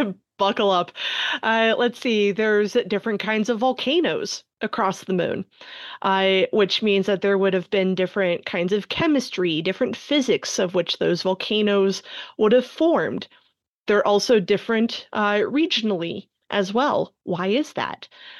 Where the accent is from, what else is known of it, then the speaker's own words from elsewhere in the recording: West Virginia, United States; I grew up in West Virginia. I was surrounded by the Green Bank Observatory there.